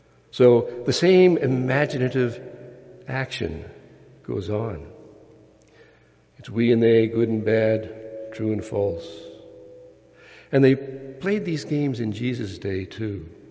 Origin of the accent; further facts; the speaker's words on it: Ontario, Canada; When I was a young boy, growing up in Northern Ontario, we would often play those games of imagination.